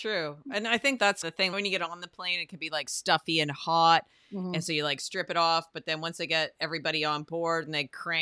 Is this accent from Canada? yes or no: yes; Canada; moved away; I moved away from Canada for a reason.